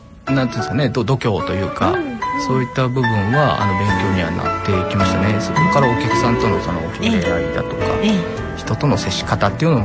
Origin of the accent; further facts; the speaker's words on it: Sendai, Miyagi, Japan; 出身はですね、東北は仙台の出身です。